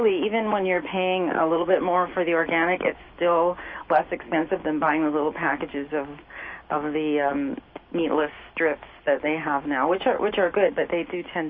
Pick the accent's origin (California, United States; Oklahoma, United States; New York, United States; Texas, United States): California, United States; Although I grew up in California, it was a little bit more variety than, say, the Midwest at that time.